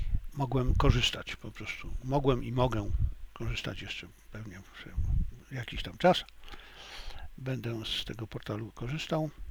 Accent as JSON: {"language": "Polish", "country": "China", "lives_now": "Poland", "said": "mimo tego, że jestem Chińczykiem, uważam się za Chińczyka"}